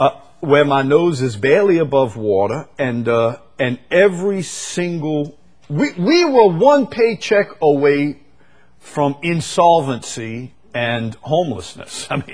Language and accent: English; St. Bernard Parish, Louisiana, United States; born or raised there